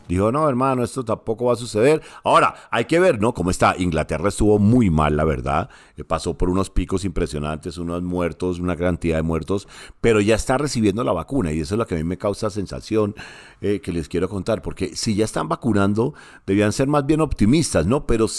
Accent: Colombia; pero como somos los colombianos, diga yo

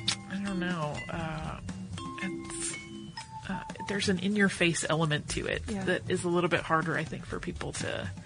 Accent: North Carolina, United States; now in Amsterdam, Netherlands; I'm actually from North Carolina, home of the Wrights, but have been living in Amsterdam for the past 3 years.

